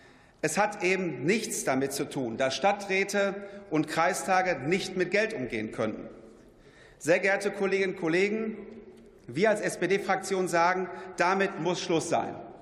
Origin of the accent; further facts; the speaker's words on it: Herne, North Rhine-Westphalia, Germany; ich wurde in meiner Heimatstadt Herne und für Bochum in den 21. Deutschen Bundestag gewählt